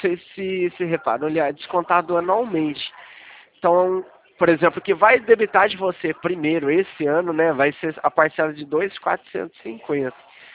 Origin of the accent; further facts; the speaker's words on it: Leme, São Paulo, Brazil; eu sou da cidade de Leme.